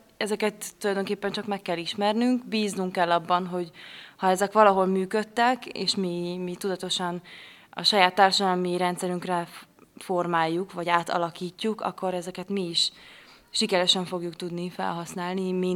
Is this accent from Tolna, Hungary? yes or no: no; Budapest, Hungary; born there; Budapesten, Magyarországon születtem.